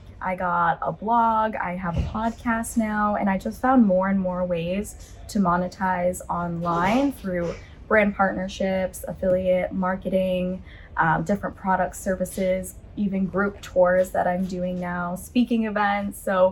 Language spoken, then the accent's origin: English; Massachusetts, United States; So I grew up in Massachusetts. So everybody knows Massachusetts from Boston, but I actually grew up on the other side of the state. So closer to upstate New York and Vermont.